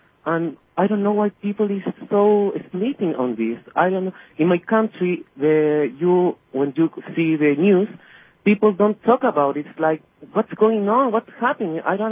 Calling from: Chile; I am calling from Chile.

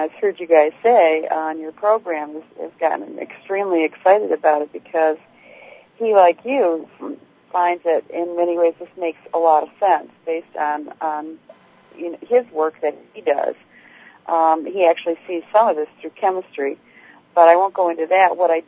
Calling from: North Carolina, United States; I'm calling from North Carolina.

